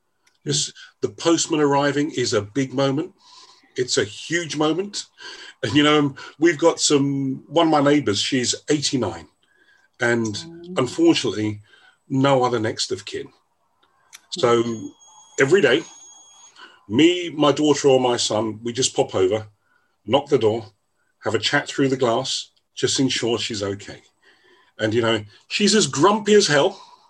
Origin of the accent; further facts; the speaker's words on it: London, United Kingdom; I'm a Londoner. I'm close to Stamford Bridge.